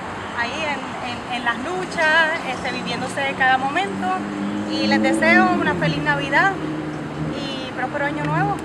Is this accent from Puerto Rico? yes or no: yes; Bayamón, Puerto Rico; haberme casado aquí en Bayamón, mi pueblo donde me vio crecer